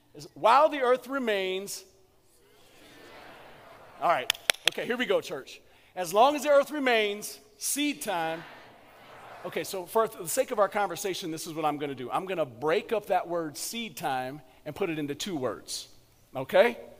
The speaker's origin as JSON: {"language": "English", "region": "Colorado", "country": "United States", "tie": "born or raised there", "said": "I grew up in Colorado, and in Colorado, my grandfather had a garden and an orchard in the backyard."}